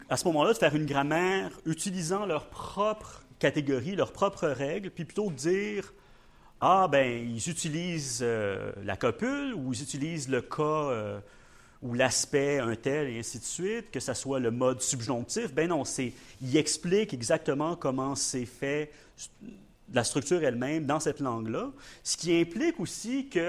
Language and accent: French; Quebec, Canada; accent: Quebec French; Je fais très exprès de garder mon accent québécois, même quand je vais en Europe, parce que je m'identifie en tant que Québécois.